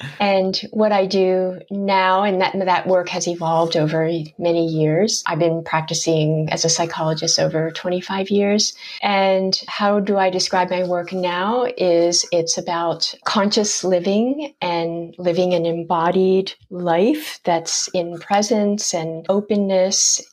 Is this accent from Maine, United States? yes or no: no; Harrisburg, Pennsylvania, United States; I grew up in Harrisburg, Pennsylvania.